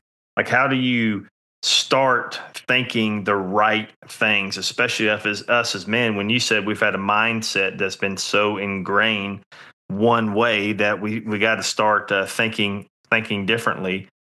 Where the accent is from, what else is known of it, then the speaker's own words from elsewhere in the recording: Georgia, United States; I'm from South Georgia, so we used to do a thing called mud bogging